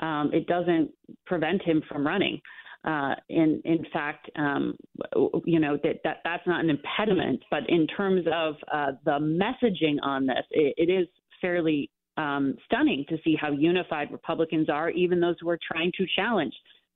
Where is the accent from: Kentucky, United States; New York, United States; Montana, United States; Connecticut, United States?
Connecticut, United States; Sandy Hook and the horrific shooting that happened in my home state many years ago